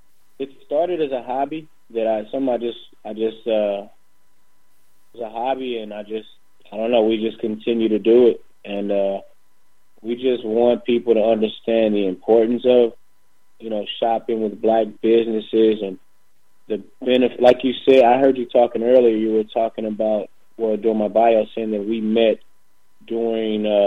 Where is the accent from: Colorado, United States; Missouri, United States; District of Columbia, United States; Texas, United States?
Missouri, United States; Walnut Park; But prior to that, I'm actually from, I grew up in Walnut Park and in Country Club Hills. So between those two areas.